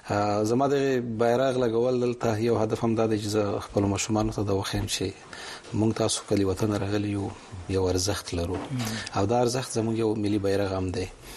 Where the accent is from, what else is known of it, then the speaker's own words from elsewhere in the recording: Khost, Afghanistan; moved away; also born or lived in Pakistan; زه د خوست ولایت يم، د خوست د لکنو د بدی خیلو په کلی کې پیدا شوم. ابتدایي زده کړې مې مهاجرت په کلونو کې کړې وې تر نهم ټولګي پورې